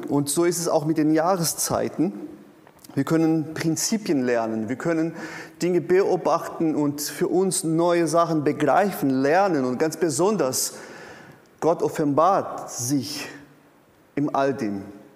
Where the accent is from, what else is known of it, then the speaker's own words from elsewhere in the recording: Brazil; Und ich komme aus Brasilien, ich weiß, wovon ich rede.